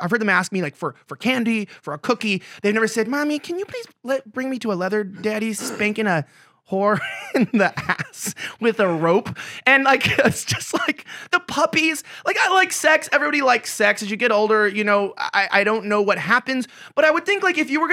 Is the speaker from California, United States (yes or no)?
yes; Los Angeles, California, United States; My hometown, LA.